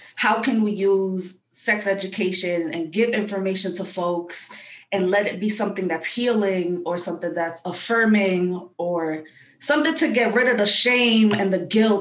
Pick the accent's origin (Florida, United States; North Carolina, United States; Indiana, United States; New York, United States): New York, United States; I'm a New Yorker.